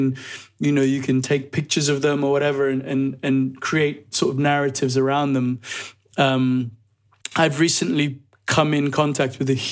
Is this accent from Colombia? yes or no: no; Nigeria; now in United Kingdom; growing up in Nigeria and here in the UK